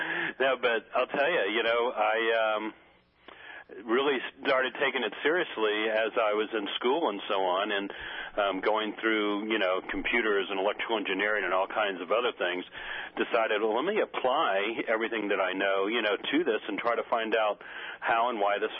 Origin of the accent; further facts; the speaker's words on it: New Orleans, Louisiana, United States; Well, you know, Peter, ironically, I grew up in New Orleans originally.